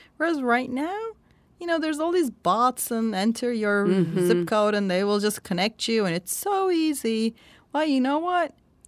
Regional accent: Turkey; I'm from Turkey, and I grew up under the 1980 military coup. I was a child then.

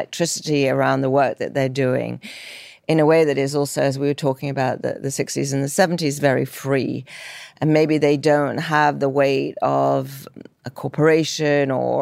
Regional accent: London, United Kingdom; I grew up in London

